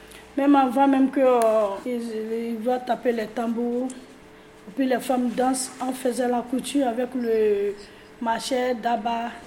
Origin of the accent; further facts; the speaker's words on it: Abidjan, Côte d’Ivoire; now in France; je suis arrivée à Pradette en 2020. Je viens de la Côte d'Ivoire, Abidjan.